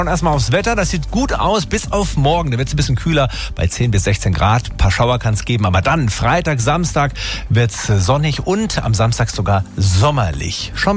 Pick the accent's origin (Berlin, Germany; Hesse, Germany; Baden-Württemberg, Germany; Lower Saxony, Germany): Baden-Württemberg, Germany; Tübingen; Tübingen, meine Heimatstadt